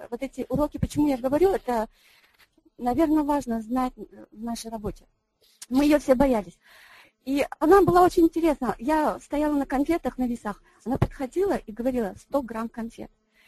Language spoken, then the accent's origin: Russian; Tajikistan; Russian is a second language; Вот я росла в Таджикистане, и я 7-й ребенок